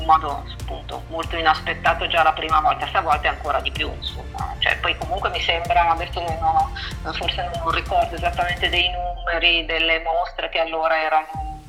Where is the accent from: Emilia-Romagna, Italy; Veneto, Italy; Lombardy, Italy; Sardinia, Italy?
Lombardy, Italy; Milan; Ma io sono di Milano